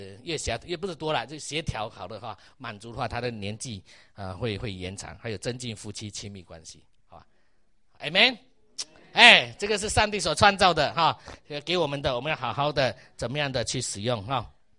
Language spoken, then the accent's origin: Chinese; China; 我们中国人常常说啊，我的儿女是骨肉之亲啊，他是我最亲爱的了